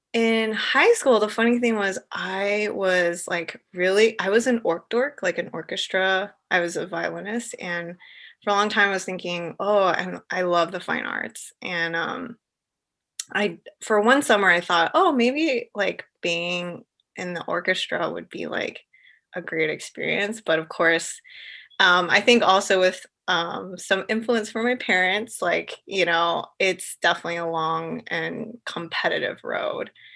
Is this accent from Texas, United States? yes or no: yes; Texas, United States; I actually grew up in just like a small suburb north of Houston. Now it's not so small. But when I grew up, it was like right outside my window was a horse farm.